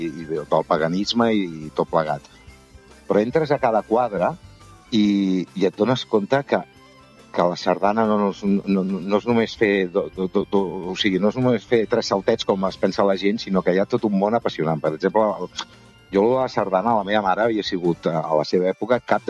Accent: Catalonia, Spain; com a bon català

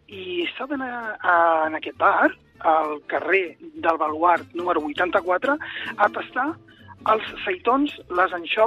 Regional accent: Catalonia, Spain; com que sóc català

